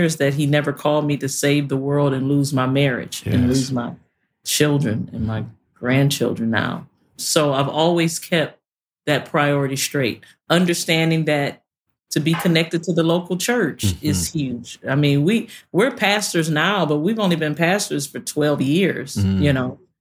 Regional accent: Detroit, Michigan, United States; I grew up in Detroit, y'all. You don't get better singers than Detroit.

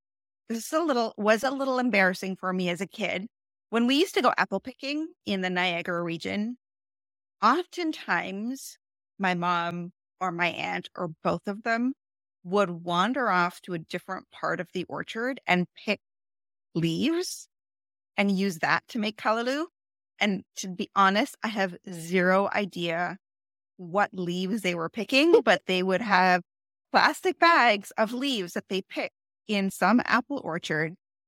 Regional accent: Trinidad & Tobago; I'm Trinidadian

